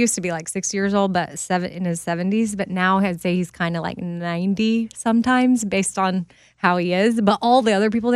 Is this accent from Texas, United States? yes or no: yes; Texas, United States; I'm from Texas. It's like, don't mess with Texas.